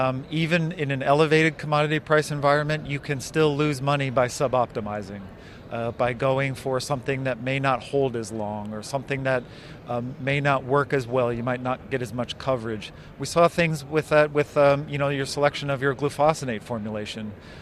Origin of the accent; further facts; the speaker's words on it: Council Bluffs, Iowa, United States; So I grew up in Council Bluffs. I had friends that farmed on the bluffs